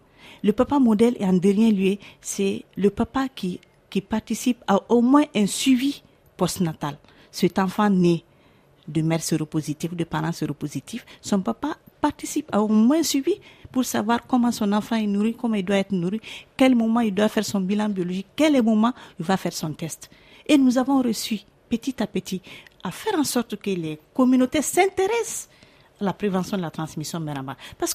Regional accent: Côte d’Ivoire; Chez nous, en Côte d'Ivoire

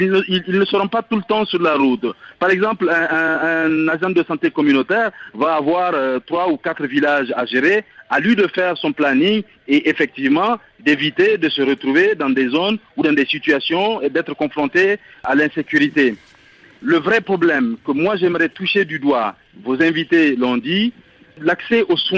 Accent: Niger; now in Mali; je viens du Niger, j'y ai travaillé pendant tout le temps, après j'ai travaillé 4 ans au Burkina et depuis 2 ans au Mali.

